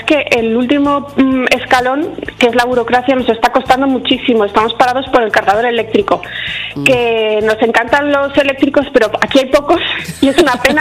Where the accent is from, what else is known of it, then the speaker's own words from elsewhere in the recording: Villanueva de Alcorón, Castilla-La Mancha, Spain; Pues mi pueblo se llama Villanueva de Alcorón y está a las puertas del Alto Tajo, en Guadalajara.